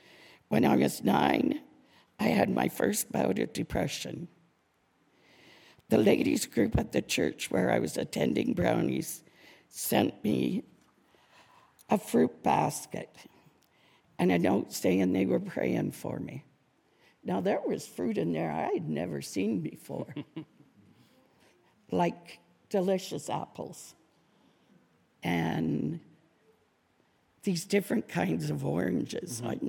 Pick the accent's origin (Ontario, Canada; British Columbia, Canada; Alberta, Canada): Ontario, Canada; I lived in southern Ontario all my childhood and into my early 20s. I'm the oldest of six kids, four brothers, one sister.